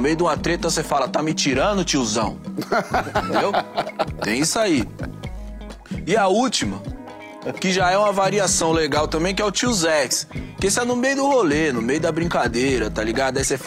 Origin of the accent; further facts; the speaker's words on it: São Paulo, Brazil; Eu venho de São Paulo, mano, eu sou da quebrada